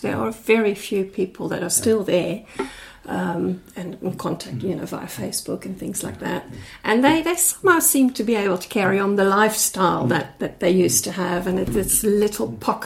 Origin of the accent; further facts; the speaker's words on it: Netherlands; English is a second language; moved away as an adult; also born or lived in Zimbabwe / Botswana; And originally I'm Dutch. So I grew up in the Netherlands and I moved to Zimbabwe in 1995, when I was 26, yeah, because my husband is from there, and lived there for quite a few years